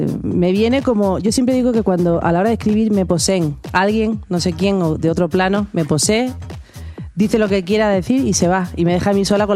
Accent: Málaga, Andalusia, Spain; now in Madrid, Spain; Soy de Málaga, del sur de España, pero vivo en Madrid.

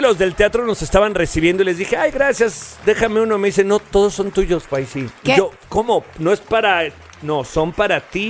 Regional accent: Mexico; Pero sí, ya, ¿cómo también somos los mexicanos, verdad?

